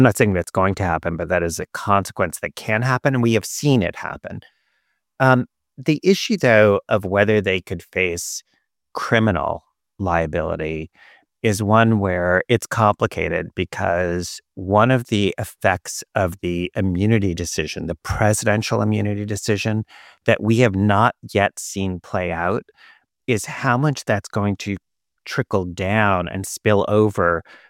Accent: New York, United States; But yes, as a New Yorker, I was going to say same difference

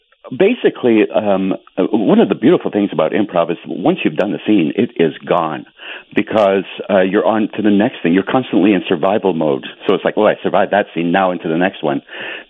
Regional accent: Canada; That was the show that inspired me in comedy and inspired me as a Canadian.

